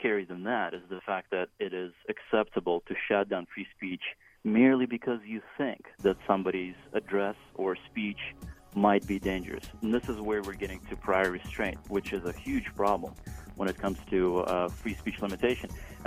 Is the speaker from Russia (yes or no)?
yes; Russia; English is a second language; moved away as an adult; now in United States; I came to this country from Russia. I'm a Russian immigrant.